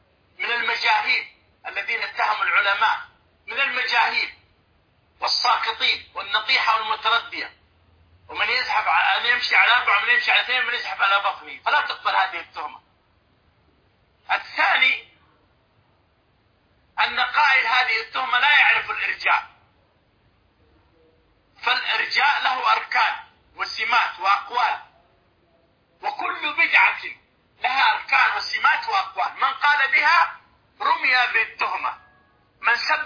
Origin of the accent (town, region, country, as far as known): Saudi Arabia